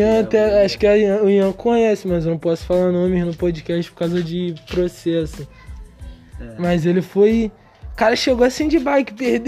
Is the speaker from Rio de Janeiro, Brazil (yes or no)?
yes; Queimados, Rio de Janeiro, Brazil; Cara, eu nasci em Queimados. Moro em Queimados, Baixada Fluminense, Rio de Janeiro. E continuo morando em Queimados